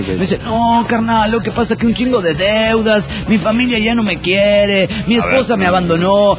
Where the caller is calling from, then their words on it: Tulancingo, Hidalgo, Mexico; de Tulancingo, Hidalgo.